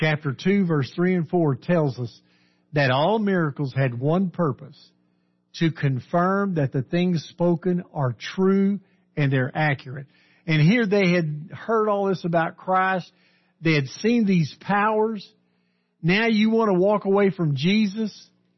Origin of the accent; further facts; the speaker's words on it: Texas, United States; I remember growing up in West Texas. We had a farmer there one year.